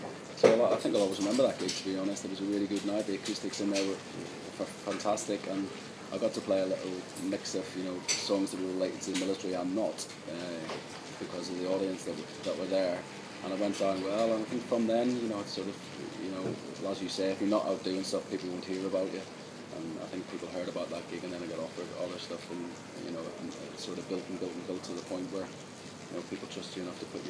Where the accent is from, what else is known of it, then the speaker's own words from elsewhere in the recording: Northern Ireland, United Kingdom; here in the Rock, I feel a little bit at home because it is so similar to where I grew up back in Northern Ireland.